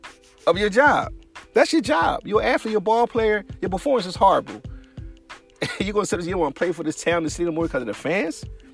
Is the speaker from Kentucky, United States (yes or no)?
no; Philadelphia, Pennsylvania, United States; I'm from Philly. Born and raised in Philly. West Philly, to be exact.